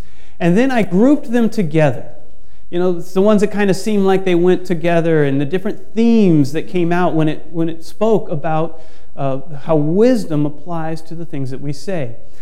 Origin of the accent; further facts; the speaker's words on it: California, United States; I am from California. Most of you know that.